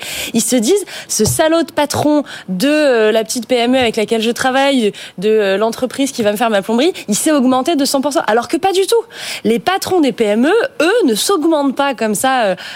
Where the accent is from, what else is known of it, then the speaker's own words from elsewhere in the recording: Auvergne-Rhône-Alpes, France; moi, je suis originaire d'Auvergne.